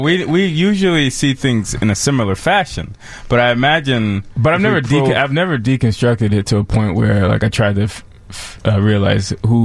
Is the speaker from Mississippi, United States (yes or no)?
no; New Jersey, United States; so we're from North Jersey, and you know the history.